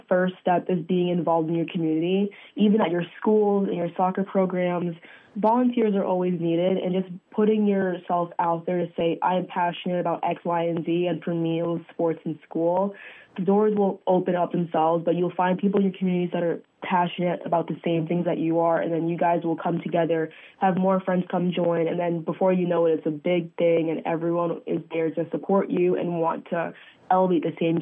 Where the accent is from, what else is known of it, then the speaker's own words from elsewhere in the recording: Zimbabwe; now in United States; from Zimbabwe, living in the United States right now.